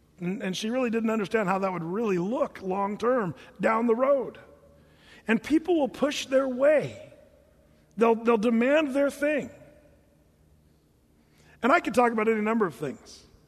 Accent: Oregon, United States; That's where I grew up, Southern Oregon.

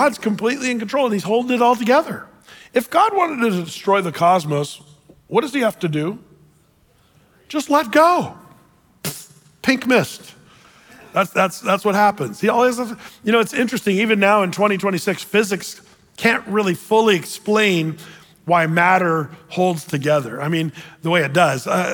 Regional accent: Oregon, United States; Now, I grew up in Southern Oregon, tell you what.

